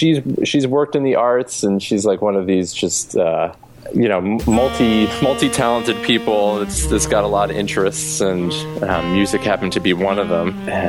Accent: Philadelphia, Pennsylvania, United States; I mean, you know, I grew up in Philadelphia and, you know, single mom

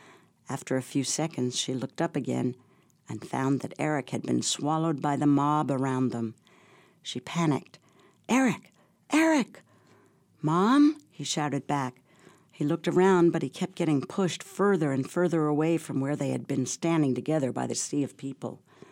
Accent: Manhattan, New York, United States; You want to mention that I was born and raised in Manhattan?

